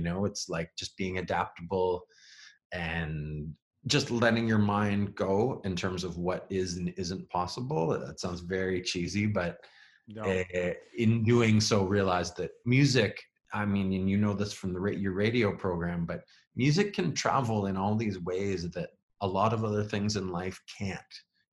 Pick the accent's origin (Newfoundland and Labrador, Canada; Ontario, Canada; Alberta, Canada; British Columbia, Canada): Ontario, Canada; Peterborough; also born or lived in Guelph / Slovakia / Winnipeg / Montreal; now in Hamilton, Canada; Yeah, so I was born in Peterborough, Ontario, and I grew up in Peterborough, which was great. And I've since then went to university in Guelph and spent some time living in teaching English in Slovakia. And then I lived in Winnipeg